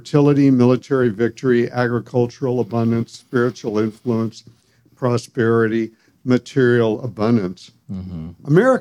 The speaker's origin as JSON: {"language": "English", "region": "California", "country": "United States", "said": "I'm from California, so I know earthquakes"}